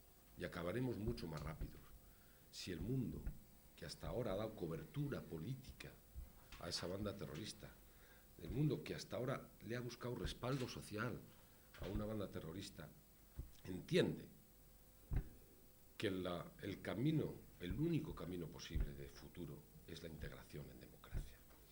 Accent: Basque Country, Spain; Yo hablo de la historia que he vivido en mi país. Y lo que hay en Euskadi

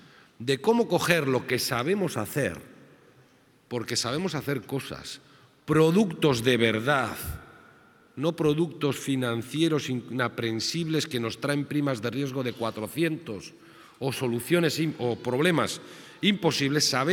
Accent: Basque Country, Spain; lo que hacéis vosotros aquí lo tenemos que hacer todos, como sociedad vasca y como país en el mundo.

